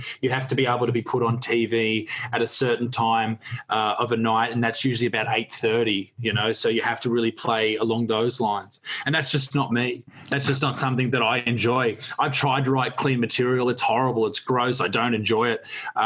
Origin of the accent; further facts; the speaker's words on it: Newcastle, New South Wales, Australia; I focused on my area around me, my hometown of Newcastle in New South Wales in Australia.